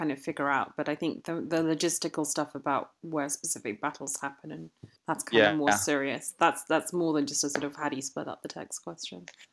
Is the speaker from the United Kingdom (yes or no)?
yes; United Kingdom; Like, to me, as a British person, like, I think you both sound very similar.